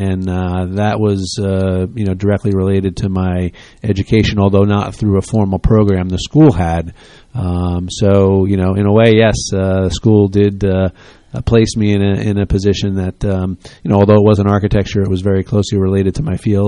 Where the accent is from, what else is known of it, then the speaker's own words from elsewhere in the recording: New Jersey, United States; now in Hunterdon County, United States; I'm not. I'm from Bergen County originally.